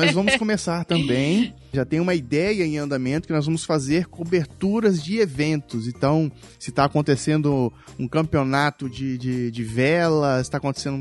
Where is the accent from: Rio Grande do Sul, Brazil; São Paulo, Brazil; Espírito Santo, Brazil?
Espírito Santo, Brazil; Nós somos aqui do Espírito Santo